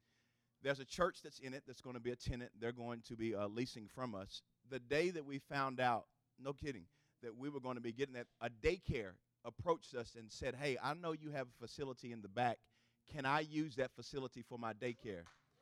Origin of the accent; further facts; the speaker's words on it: Shelbyville, United States; I am from Shelbyville. Native of Shelbyville. Shelbyville is in my heart